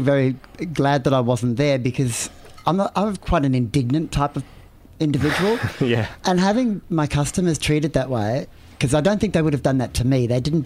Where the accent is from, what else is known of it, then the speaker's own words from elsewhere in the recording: Australia; I could see as an Australian DJ that there was music that was popular on my dance floor that was on the top 40 overseas, but not even released here.